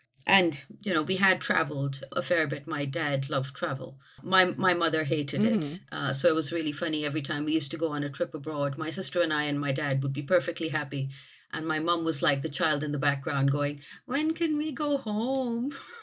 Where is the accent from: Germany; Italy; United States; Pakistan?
Pakistan; when I grew up in Pakistan, I went to a convent when I was small, so I would be bilingual from the very beginning of my life, so to speak.